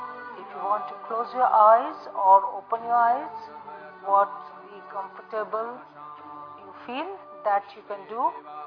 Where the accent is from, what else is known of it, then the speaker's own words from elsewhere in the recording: Pune, Maharashtra, India; English is a second language; I'm from Pune city